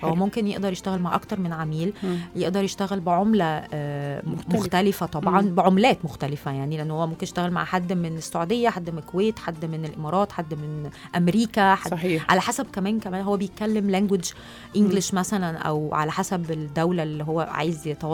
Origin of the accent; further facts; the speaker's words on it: Egypt; واحنا فعلا مصريين موجودين في كل البلاد